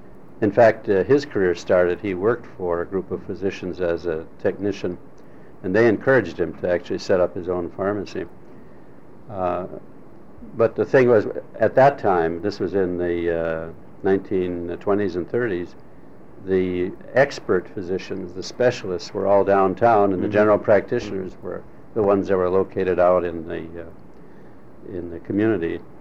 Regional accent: Milwaukee, Wisconsin, United States; I was born and raised in Milwaukee. I went to a parochial school, St. Anne's Grade School, and then Marquette University High School.

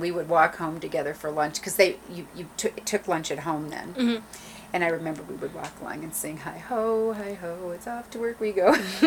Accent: Youngstown, Ohio, United States; born there; I was born in Youngstown, Ohio, 1951, and my parents were both veterans of World War II.

